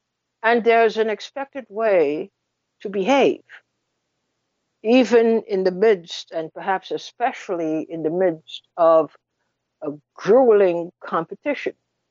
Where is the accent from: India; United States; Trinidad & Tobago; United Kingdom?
Trinidad & Tobago; I come from a small country. I talk about it all the time. I come from Trinidad.